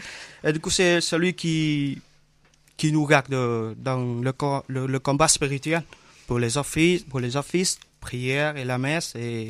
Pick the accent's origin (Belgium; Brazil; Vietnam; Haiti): Vietnam; now in Nancy, France; Je viens du Vietnam